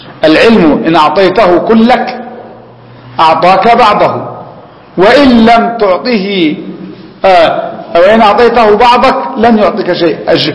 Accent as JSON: {"language": "Arabic", "town": "Alexandria", "region": "Alexandria Governorate", "country": "Egypt", "said": "يعني مثلا نحن في بلدنا الإسكندرية"}